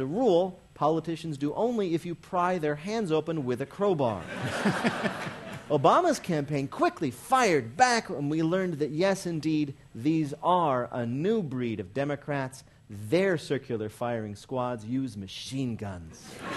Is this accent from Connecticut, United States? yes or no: no; Flat, Illinois, United States; like I'm from Flat, Illinois.